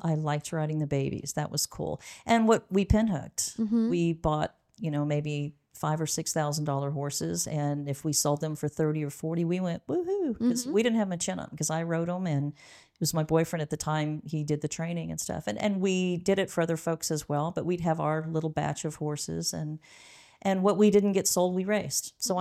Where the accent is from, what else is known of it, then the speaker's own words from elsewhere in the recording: San Marcos, Texas, United States; And I'm from San Marcos, Texas. My dad's a cattle rancher.